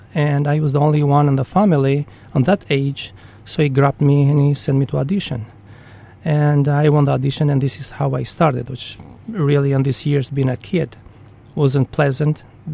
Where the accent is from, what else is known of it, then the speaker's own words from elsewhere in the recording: Gjirokastër, Gjirokastër County, Albania; I do really miss Gjirokastra, my city, which I was born and grew up. The streets which I used to play as a child.